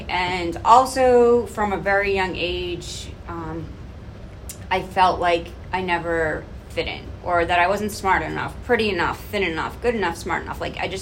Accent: Braintree, Massachusetts, United States; I grew up on the South Shore in a town called Braintree at the end of the Red Line.

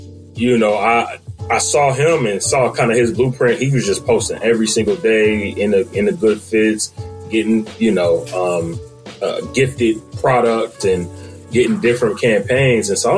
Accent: Dayton, Ohio, United States; And I come from a single parent household. I'm from Dayton, Ohio originally

